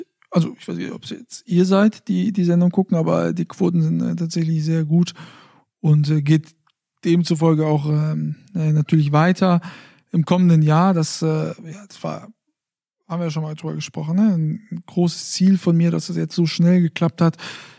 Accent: Fulda, Hesse, Germany; dann auch noch in meiner Heimatstadt Fulda.

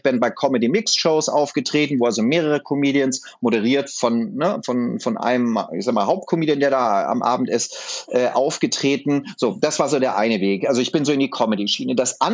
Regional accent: Hamburg, Germany; das hast du ja schon sehr richtig gesagt. Ich bin 17 Jahre alt, ich komme aus Hamburg.

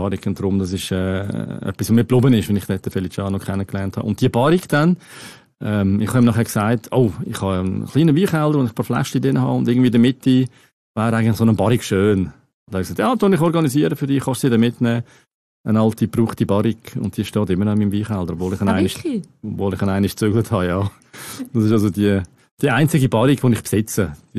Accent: Central Switzerland, Switzerland; das gibt's auch in meiner Heimat, in der Innerschweiz.

